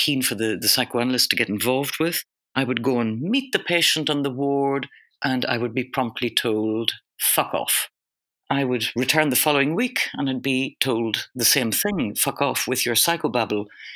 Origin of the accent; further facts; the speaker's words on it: Ireland; Obviously, I'm a white Irish woman. But the fact that I am Irish, I think, has a weird extra dimension to enable me to make a rapport